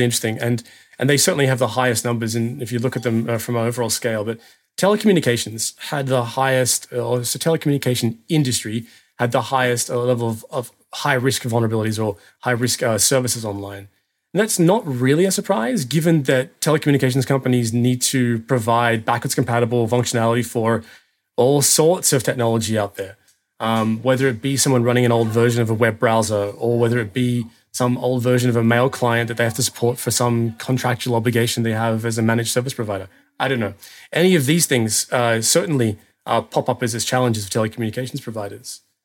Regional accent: Australia; now in Germany; So I'm an Australian who lives in Germany

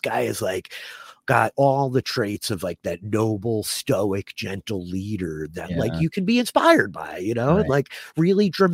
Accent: New York, United States; I'm from New York, Ariel.

